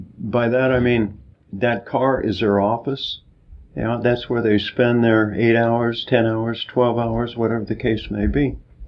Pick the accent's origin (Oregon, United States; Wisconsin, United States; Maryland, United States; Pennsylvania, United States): Oregon, United States; North Bend; but I grew up in North Bend. And so I'm a longtime South Coast boy.